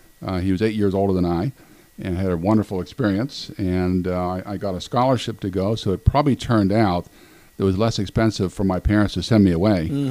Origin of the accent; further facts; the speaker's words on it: Pittsburgh, Pennsylvania, United States; I grew up in Sheridan, West End, about two blocks from Langley High School.